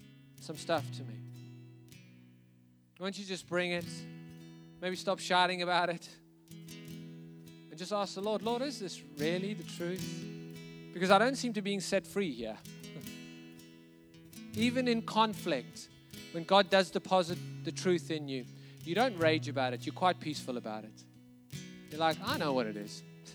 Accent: South Africa; I grew up in South Africa. I grew up in a time when apartheid changed.

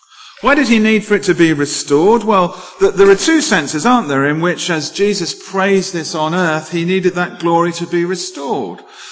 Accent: England, United Kingdom; Now, maybe it's just because I'm English

